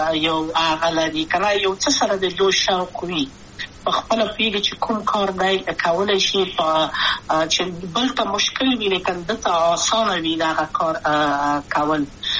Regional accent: Kabul, Afghanistan; also born or lived in Wardak; زه خو اصلا د وردګو ولایت یم، د پلار مې د وردګو ولایت ته خلګم، چې دلې د کابل په تخت پل سیمه کې یم او لویا شویم کابل کې هم مکتب می دولسمه په کابل ښار خیرخانه می نهلی سي مریم کې

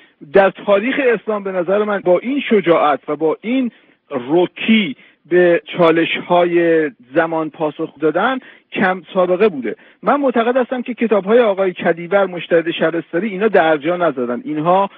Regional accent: Iran; و به عنوان یک ایرانی آرزوی من هستش که این امکان پذیر باشه.

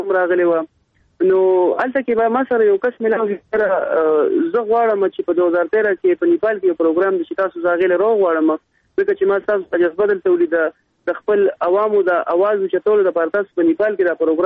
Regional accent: Mardan, Khyber Pakhtunkhwa, Pakistan; زه د مردان د سیمې سره تعلق لرم او موږ پښتانه یو

